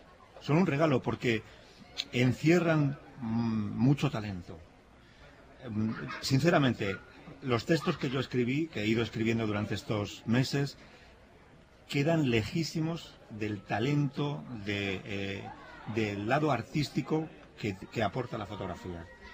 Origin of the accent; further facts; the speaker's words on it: Madrid, Community of Madrid, Spain; Durante toda mi infancia en Madrid, vivía en Argentina de una manera, digamos, metafórica